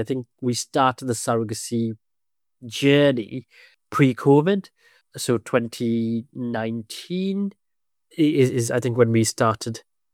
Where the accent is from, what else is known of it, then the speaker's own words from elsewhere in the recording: Sri Lanka; moved away as an adult; now in United Kingdom; I'm originally from Sri Lanka. I came here for university, and then I stayed on for work.